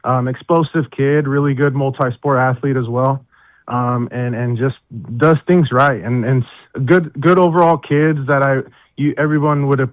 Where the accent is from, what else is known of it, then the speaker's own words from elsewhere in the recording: Hugoton, Kansas, United States; Hugoton's my hometown. So it was a hard area to leave.